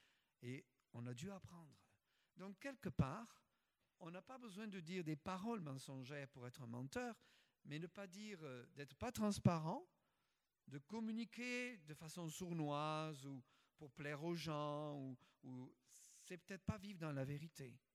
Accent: France; now in Canada; en tant que petit Français vivant au Québec

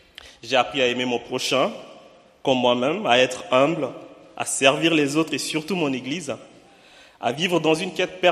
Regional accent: Chad; moved away as an adult; now in Toulouse, France; J'ai 30 ans, je suis tchadien de nationalité

